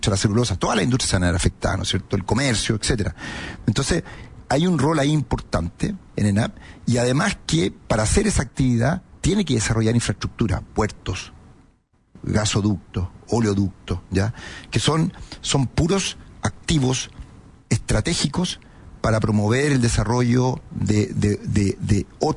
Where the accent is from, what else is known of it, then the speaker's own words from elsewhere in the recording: Chile; nosotros como chilenos decimos, pucha